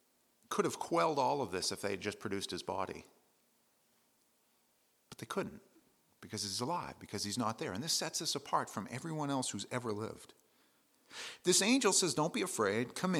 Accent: Maine, United States; We're from Maine.

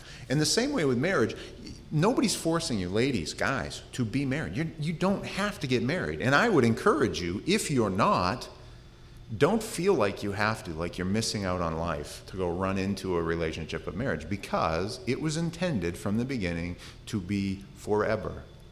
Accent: Maine, United States; Although we're from Maine, and the weddings tend to be a lot more casual, by and large.

